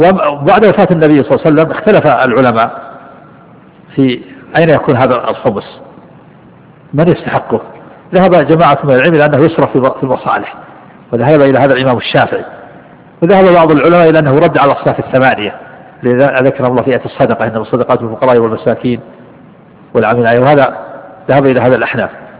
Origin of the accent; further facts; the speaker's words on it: Najd, Saudi Arabia; نحن عندنا في نجد تسقف البيوت بالخشب ويضع الجريد،